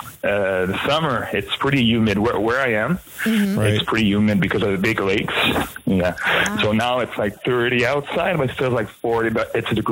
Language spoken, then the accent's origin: English; Ottawa, Ontario, Canada; Oh, okay. It's not that far. I'm from Ottawa, so.